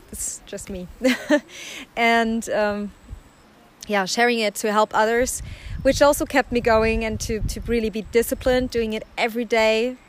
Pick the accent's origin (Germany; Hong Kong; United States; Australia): Germany; I'm 32 years old. I'm from Germany, and I have 3 kids.